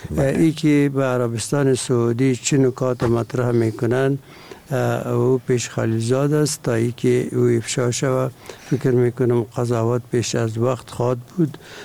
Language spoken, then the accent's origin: Persian; Afghanistan; به عنوان یک افغان